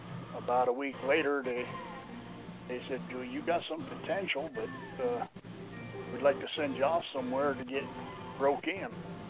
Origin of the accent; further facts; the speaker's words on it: Philadelphia, Pennsylvania, United States; I was originally from Philadelphia.